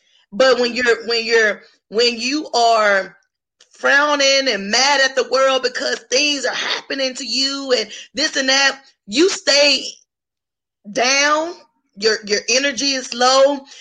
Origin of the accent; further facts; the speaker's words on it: Dallas, Texas, United States; now in Houston, United States; And you know what? I'm not from here. I'm from Dallas.